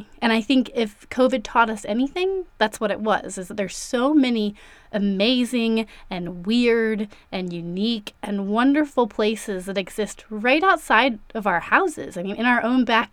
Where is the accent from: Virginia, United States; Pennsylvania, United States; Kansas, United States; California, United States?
Virginia, United States; Richmond; So I've been spending most of my time now back in Richmond, Virginia. That is my hometown.